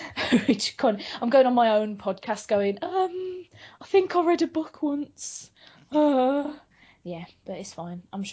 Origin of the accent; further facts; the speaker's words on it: United Kingdom; I'm crazy British. I'm not very good at bigging myself up. I'm very stereotypically Brit in that sense